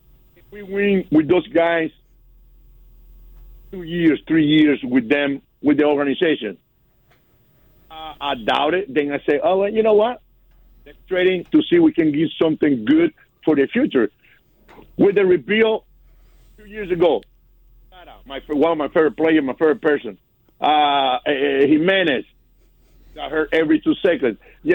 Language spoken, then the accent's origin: English; Venezuela; English is a second language; I come from Venezuela, Winter League, a lot of guys, 16 years old, 14 years old, you don't throw 90, we're not going to sign you